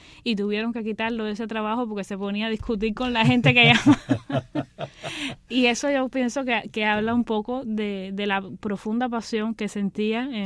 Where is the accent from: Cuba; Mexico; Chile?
Cuba